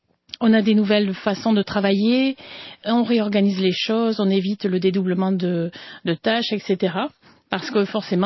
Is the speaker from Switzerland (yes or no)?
no; France; now in Canada; Alors, je suis française, ça s'entend, mais avec mon accent exotique, mais je suis aussi canadienne depuis quelques années